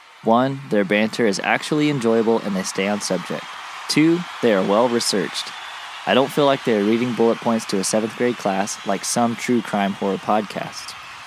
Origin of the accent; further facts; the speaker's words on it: Royse City, Texas, United States; Hey, Jennifer, I'm from Roy City, by the way.